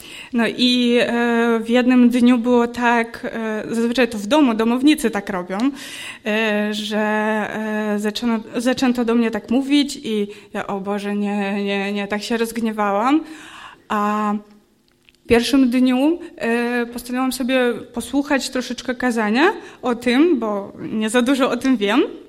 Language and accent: Polish; Ukraine; Polish is a second language; To nowe słowo, bo jestem z Ukrainy i dla mnie to takie inne słowa.